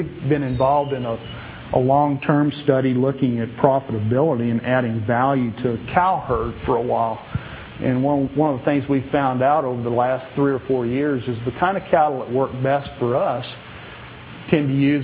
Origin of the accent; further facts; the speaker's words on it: the South, United States; I grew up in the South and I understand that.